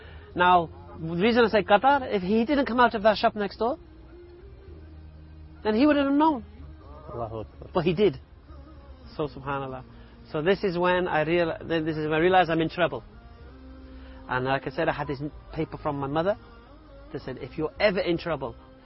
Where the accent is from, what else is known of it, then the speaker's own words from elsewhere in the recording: Wales, United Kingdom; now in London, United Kingdom; 40 years old. I live in London. I embraced Islam when I was 27 years of age. I grew up in South Wales. My parents moved there when I was, I think, 6 years of age.